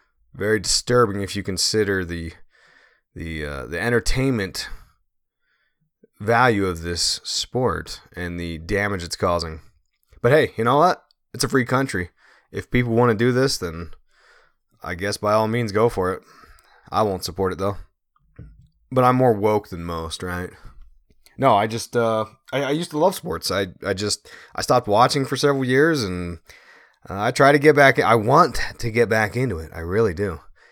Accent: Pennsylvania, United States; Because, as you know, it is my hometown there, Southeast PA there.

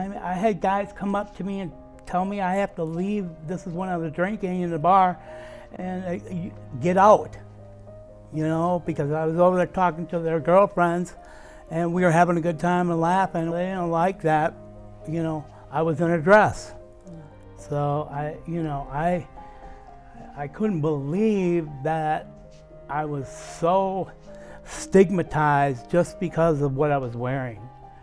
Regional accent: Rochester, Minnesota, United States; born there; I was born in Rochester, Minnesota.

